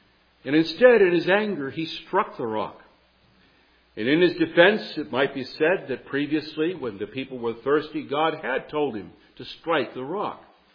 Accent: India; born there; I was born in India on the mission field.

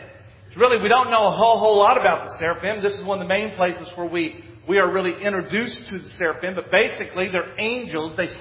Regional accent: North Carolina, United States; And we hunted as we were growing up in North Carolina.

